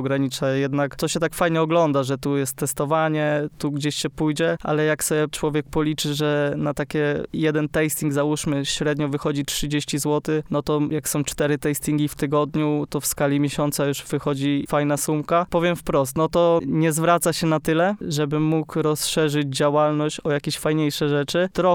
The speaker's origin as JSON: {"language": "Polish", "town": "Brodnica", "region": "Kuyavian-Pomeranian Voivodeship", "country": "Poland", "said": "bo ja sam jestem z Brodnicy. To jest jakieś 120 kilometrów od Olsztyna."}